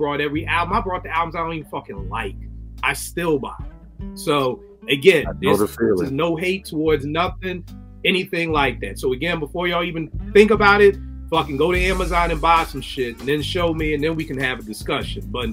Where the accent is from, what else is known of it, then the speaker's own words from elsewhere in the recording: Philadelphia, Pennsylvania, United States; For people who know I'm from Philly, I know the root.